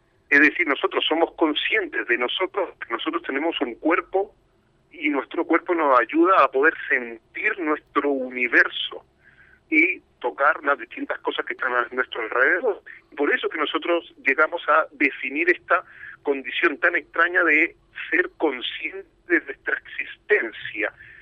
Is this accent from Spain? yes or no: yes; Spain; nosotros como europeos todavía no hemos llegado, bueno, en los españoles, no hemos llegado a tener un acceso directo a inteligencia artificial.